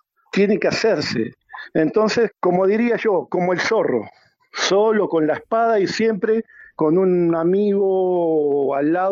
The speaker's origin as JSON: {"language": "Spanish", "country": "Uruguay", "moved": "yes", "lives_now": "Peru", "said": "porque yo soy de Uruguay y radico en el Perú hace más de 14 años."}